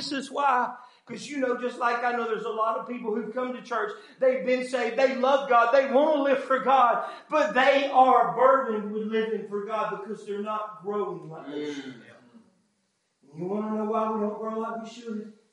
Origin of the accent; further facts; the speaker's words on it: Mississippi, United States; I'm from Mississippi.